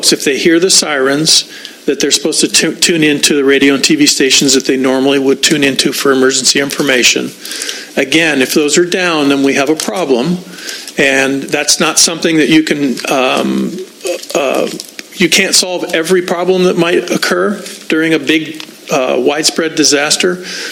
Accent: California, United States; I come from Santa Barbara County, spent a long time there, where we had disasters every other day

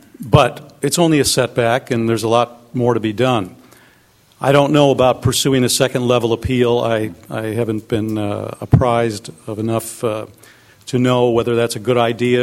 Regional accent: Atascadero, California, United States; Hello again. … from Atascadero.

